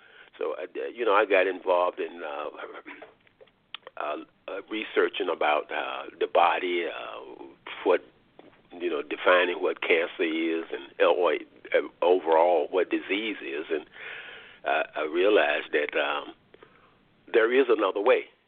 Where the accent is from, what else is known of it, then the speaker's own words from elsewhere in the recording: North Carolina, United States; now in Washington, United States; Yes, I'm in located in Washington, D.C. Been in this town for about 50 years now, probably. Born and raised in North Carolina